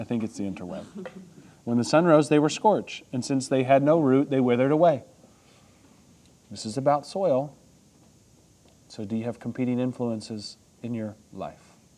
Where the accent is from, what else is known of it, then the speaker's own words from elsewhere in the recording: Little Rock, Arkansas, United States; Great. I'm from Little Rock. That's awesome.